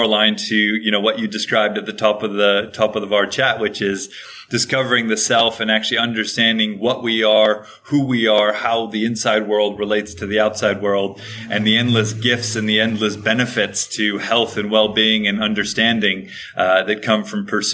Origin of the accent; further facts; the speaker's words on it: Hawaii, United States; I grew up in Hawaii, and you know, that's a pretty magical place.